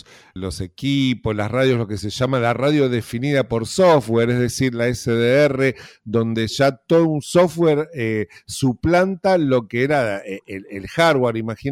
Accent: Argentina; y lo digo como argentino

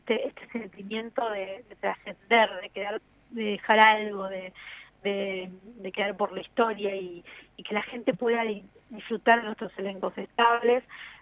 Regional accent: Argentina

